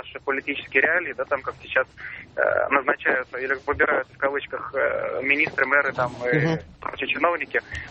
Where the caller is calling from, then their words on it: Moscow, Russia; из Москвы.